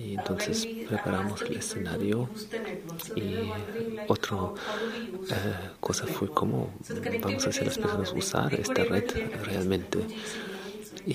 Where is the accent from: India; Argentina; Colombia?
India; vengo de la India